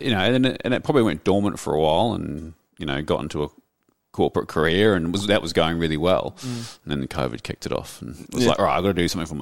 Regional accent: Wellington, New Zealand; Yeah, so I grew up in Wellington to a single mum.

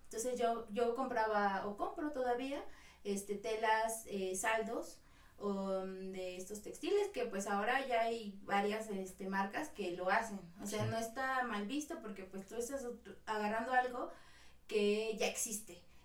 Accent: Acapulco, Guerrero, Mexico; now in Tlaxcala, Mexico; yo soy de Acapulco y aquí en Tlax nunca me había pasado

